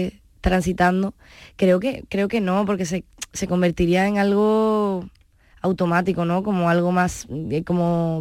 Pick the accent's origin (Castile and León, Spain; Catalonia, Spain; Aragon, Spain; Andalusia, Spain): Andalusia, Spain; Punta Umbría; en este disco en concreto tiene más peso mi tierra, Punta Umbría.